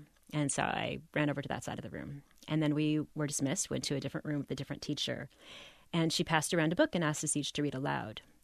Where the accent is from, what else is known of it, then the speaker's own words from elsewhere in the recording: Corpus Christi, Texas, United States; also born or lived in Maryland; actually born in Maryland, but got to Texas as quick as I could. And yeah, so I had my childhood. I grew up in Corpus Christi